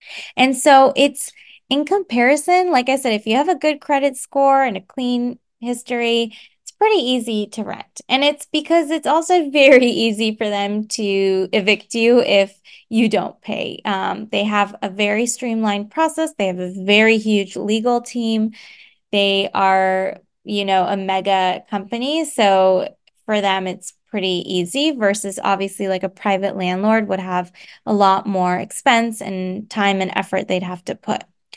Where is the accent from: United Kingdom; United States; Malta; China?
United States; also born or lived in Paris, France; my home country of the US.